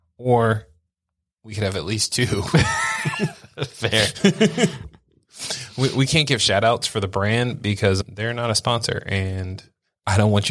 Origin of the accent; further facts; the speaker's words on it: the South, United States; because I'm from the South.